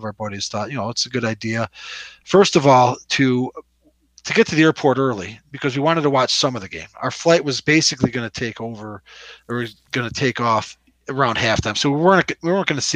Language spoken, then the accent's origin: English; Ireland; And just being Irish and, you know, this is going to be hard to believe, Andy